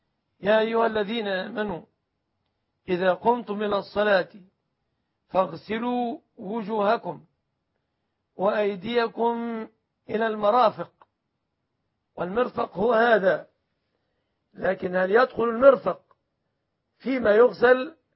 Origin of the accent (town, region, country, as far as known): Egypt